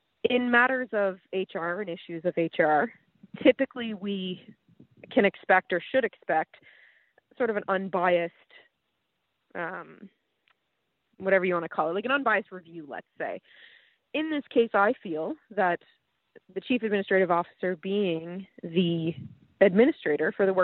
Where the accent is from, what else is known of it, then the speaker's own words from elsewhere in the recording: Sackville, Canada; Born and raised in Sackville.